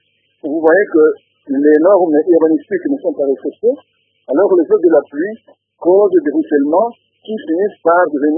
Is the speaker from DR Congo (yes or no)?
yes; Bukavu, South Kivu, DR Congo; ici chez nous à Bukavu, les problèmes des érosions, jamais il n'y a eu érosion produite par la pluie